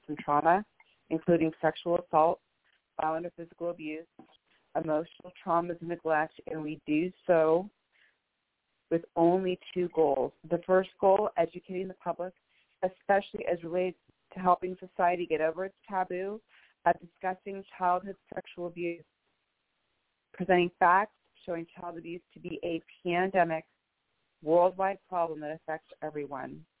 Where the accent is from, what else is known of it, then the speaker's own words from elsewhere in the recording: Bellevue, Washington, United States; I am from Bellevue, Washington.